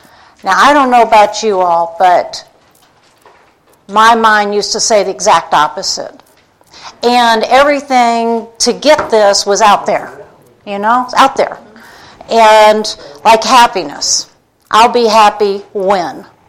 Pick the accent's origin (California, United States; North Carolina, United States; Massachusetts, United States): North Carolina, United States; Asheville; from Asheville. Beautiful drive here today.